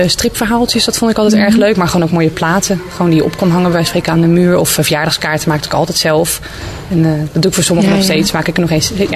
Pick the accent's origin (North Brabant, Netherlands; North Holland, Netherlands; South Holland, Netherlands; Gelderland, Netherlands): South Holland, Netherlands; Schiedam; also born or lived in Rotterdam; now in Kapelle, Netherlands; Ik kom oorspronkelijk uit Schiedam. Heb daarna een tijdje in Rotterdam gewoond, Rotterdam-Blijdorp. En dan nu sinds kort dan in Kapelle.